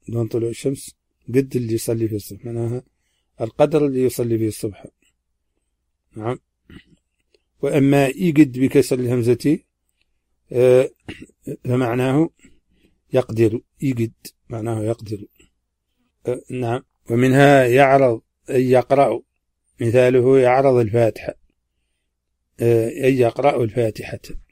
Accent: Mauritania; accent: Hassaniya; هذه ترجمة كلمات من لهجتنا الحسانية

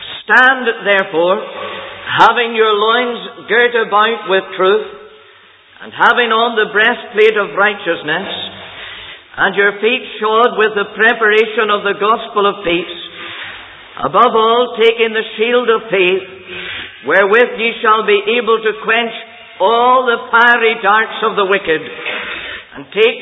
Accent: Northern Ireland, United Kingdom; born there; now in Scotland; Although I'm pastoring in the land of Scotland, I'm an Ulsterman by birth, and I'm proud of it.

